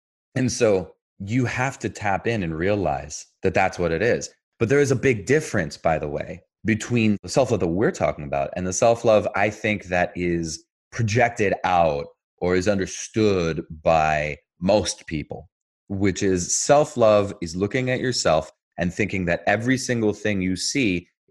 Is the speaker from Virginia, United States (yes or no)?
no; New Jersey, United States; also born or lived in Israel; I was born in Israel, raised in New Jersey.